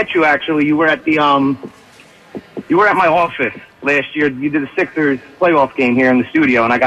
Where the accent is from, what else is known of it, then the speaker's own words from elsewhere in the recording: Philadelphia, Pennsylvania, United States; I'm from Philly, grew up here, been here my entire life.